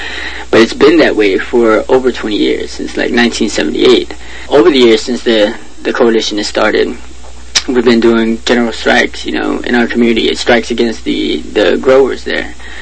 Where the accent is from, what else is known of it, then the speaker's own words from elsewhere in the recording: Immokalee, Florida, United States; Yeah, I grew up in Immokalee. I was born and raised there.